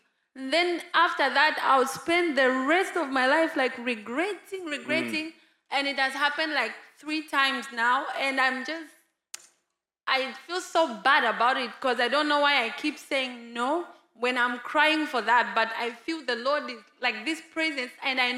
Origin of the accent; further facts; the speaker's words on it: Zambia; I'm from Zambia.